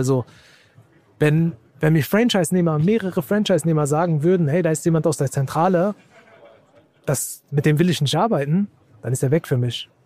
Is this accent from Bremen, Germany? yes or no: no; Bochum, North Rhine-Westphalia, Germany; Wir kommen aus dem Ruhrgebiet, aus dem schönen Bochum.